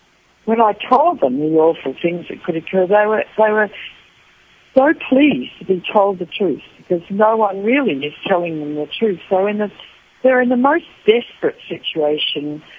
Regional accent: Australia; I'm an Australian, so I can say that.

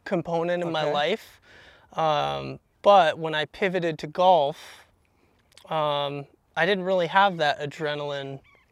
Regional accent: Vermont, United States; Yeah, so I grew up in a small town in Vermont. My family was hyper-focused on skiing.

